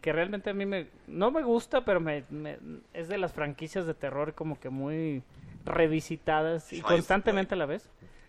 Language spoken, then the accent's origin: Spanish; Mexico; si somos mexicanos